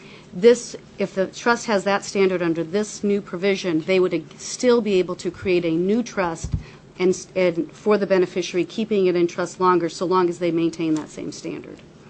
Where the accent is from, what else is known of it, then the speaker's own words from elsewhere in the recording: Juneau, Alaska, United States; I'm from Juneau.